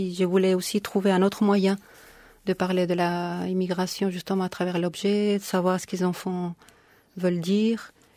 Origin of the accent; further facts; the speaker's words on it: Spain; first language Spanish; French is a second language; les autres qui viennent du Portugal ou l'Espagne, bon, pour l'Espagne c'était facile parce que c'est ma langue maternelle.